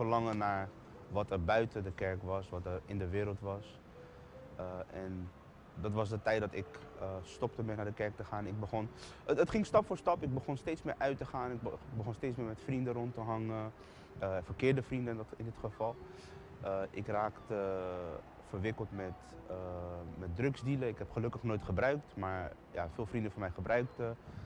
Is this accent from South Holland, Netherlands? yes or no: yes; The Hague, South Holland, Netherlands; Ik kom uit Den Haag. Ik heb een goede jeugd gehad.